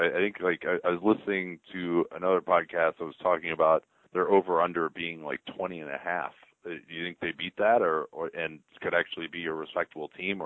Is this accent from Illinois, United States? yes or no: yes; Chicago, Illinois, United States; myself very annoyed if the closing lineup is Gasol and Noah instead of Gibson and Noah as time goes on as a Chicagoan.